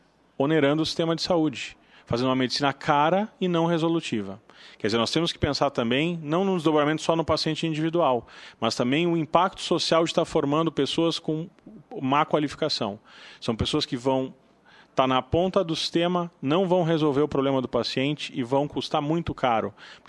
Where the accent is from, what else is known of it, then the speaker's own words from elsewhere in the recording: Rio Grande do Sul, Brazil; moved away as an adult; now in São Paulo, Brazil; Sou gaúcho, me formei no Rio Grande do Sul, mas exerço a profissão em São Paulo já há mais de 10 anos